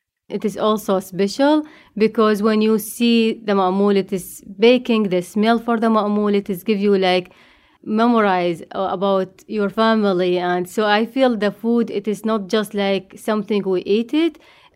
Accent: Iraq; English is a second language; I came from Iraq.

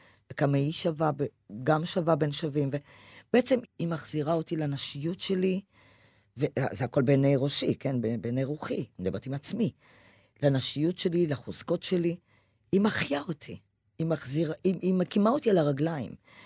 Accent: Petah Tikva, Central District, Israel; פתח תקווה פג'ה

